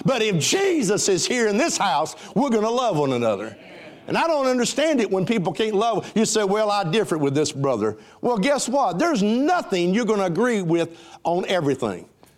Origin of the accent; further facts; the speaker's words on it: the South, United States; I create my own language. I'm from the South.